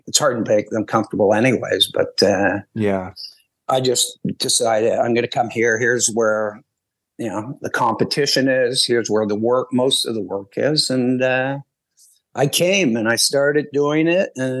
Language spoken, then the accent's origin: English; Montreal, Quebec, Canada; moved away as an adult; now in Toronto, Canada; I grew up in Montreal. I moved to Toronto when I was 31 to pursue it here.